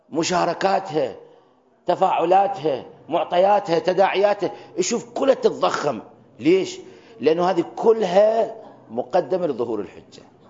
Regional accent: Iran; أنا في مصري في إيران مثلا،

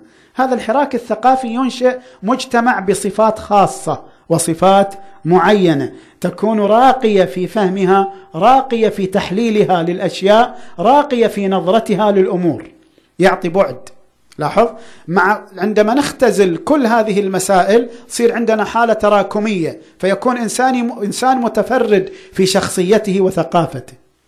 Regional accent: Al-Ahsa, Eastern Province, Saudi Arabia; آثار لها موجودة عندنا في الأحساء عند عين غريس مثلا

